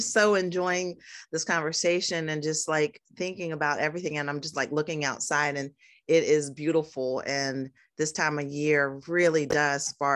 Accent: Northeast, United States; I grew up in the Northeast, and my family is from the South, particularly like Berkeley County in South Carolina.

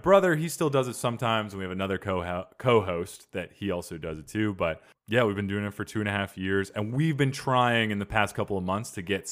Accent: Cottonwood, Arizona, United States; also born or lived in Phoenix; I'm originally from here as well, second generation. I was born in Phoenix, but I grew up in Cottonwood, Arizona. Yeah, on a farm.

